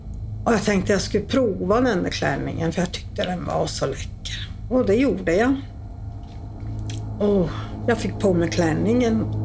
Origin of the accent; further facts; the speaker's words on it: Luleå, Norrbotten County, Sweden; also born or lived in Boden; Eftersom jag kommer från Norrbotten och uppvuxen både i Luleå och Boden.